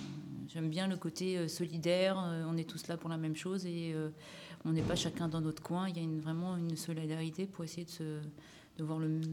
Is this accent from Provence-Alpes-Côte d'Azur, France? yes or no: no; Paris, Île-de-France, France; ce n'est pas ce que je fais tous les jours en tant que parisienne.